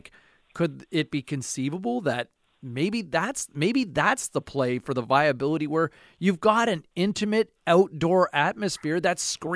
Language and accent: English; Ottawa, Ontario, Canada; I grew up in Ottawa originally